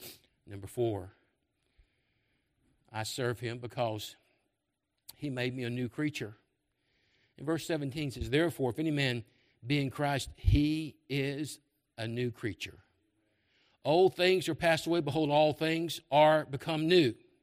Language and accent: English; Memphis, Tennessee, United States; You have to understand something. I grew up in Memphis. I grew up not far from … was the coolest thing you would ever, ever imagine in Memphis.